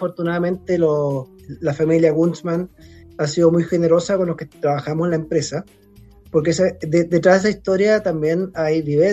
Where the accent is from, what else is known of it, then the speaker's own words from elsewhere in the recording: Valdivia, Los Ríos, Chile; yo también soy valdiviano, crecí en Valdivia.